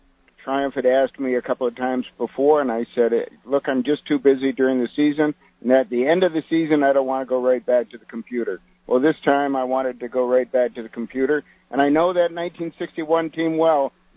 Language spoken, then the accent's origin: English; Detroit, Michigan, United States; I grew up in the Detroit area, and I grew up a Tiger fan, and I knew all the names and thought I knew all the events.